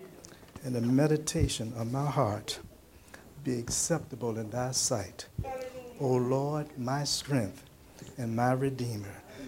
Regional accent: Williamsburg, Virginia, United States; I was born and raised in Williamsburg.

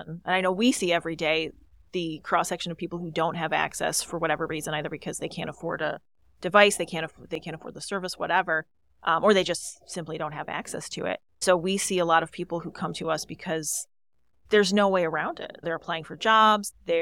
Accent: Lowell, Michigan, United States; When I was growing up in Lowell, we could take advantage of the Kent Career Technical

